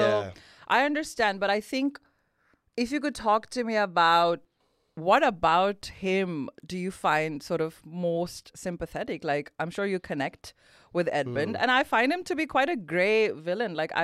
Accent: Patiala, Punjab, India; It's located in Patiala, which is my hometown.

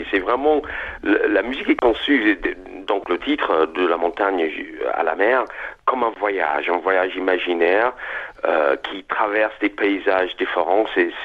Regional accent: Melbourne, Victoria, Australia; French is a second language; moved away; also born or lived in Sydney / France; Je suis né à Melbourne, quand je suis en Australie, j'allais souvent à Melbourne. On a déménagé à Sydney quand j'avais 12 ans, et après je suis allé vivre en Europe, en France.

